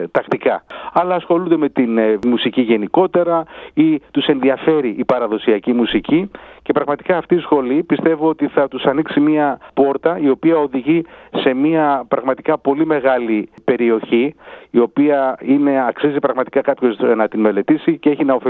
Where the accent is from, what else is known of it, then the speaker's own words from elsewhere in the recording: Greece; moved away as an adult; είμαι από Ελλάδα, γεννήθηκα, μεγάλωσα στην Ελλάδα μέχρι 19 χρονών.